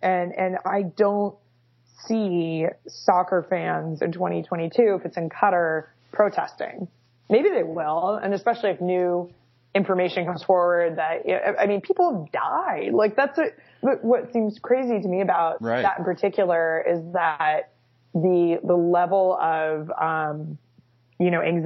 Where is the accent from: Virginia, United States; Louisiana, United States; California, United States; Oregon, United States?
Oregon, United States; Eugene; who died in this car accident in Eugene, Oregon, my hometown, in 1975.